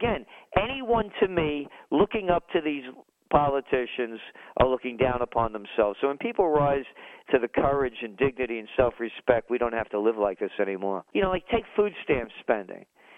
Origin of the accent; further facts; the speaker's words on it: Bronx, New York, United States; Just like when I was a kid growing up in the Bronx, they used to bust people for running the numbers.